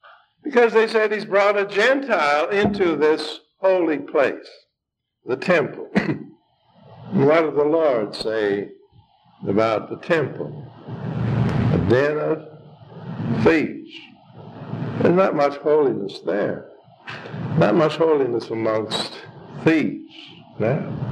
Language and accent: English; United States; I'm thankful that I'm an American.